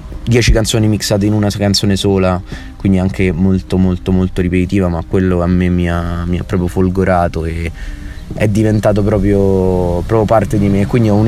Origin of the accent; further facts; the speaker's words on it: Rome, Lazio, Italy; Ho 22 anni e vengo da Roma.